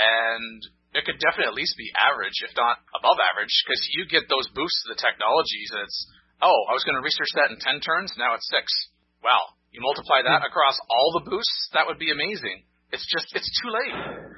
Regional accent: England, United Kingdom; Man, I'm so English.

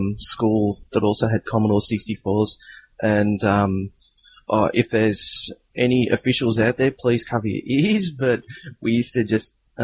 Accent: Melbourne, Victoria, Australia; I'm an Australian. For those Americans, that's Australian. grew up in a little town called Melbourne. Yeah, little town, about 4 million people.

